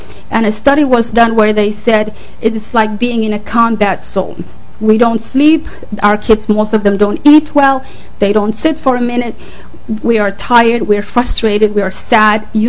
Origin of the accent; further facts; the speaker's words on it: Somalia; now in United States; I have a son with autism, and I'm originally from Somalia.